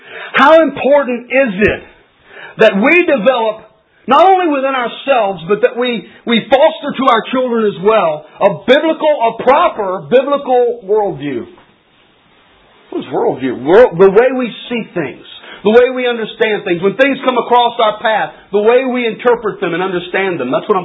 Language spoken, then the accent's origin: English; Louisiana, United States; I'm from South Louisiana.